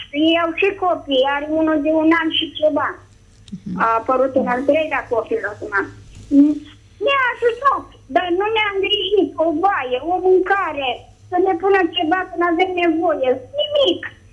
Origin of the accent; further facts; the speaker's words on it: Bucharest, Romania; Noi suntem o familie din București.